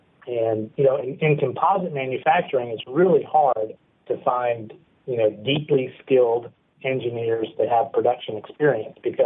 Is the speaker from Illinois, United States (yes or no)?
no; Little Rock, Arkansas, United States; And then after they graduated, they took a job in Little Rock, and they thought it'd be a six-month job before they got back to the Northeast, and I never left.